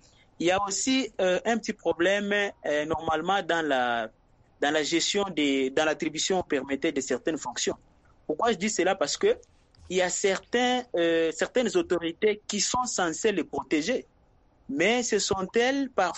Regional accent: DR Congo; précisément ici chez nous en RDC.

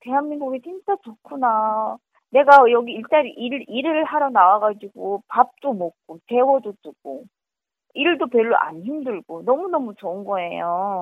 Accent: North Korea; 이북에서 왔다라고 하니까

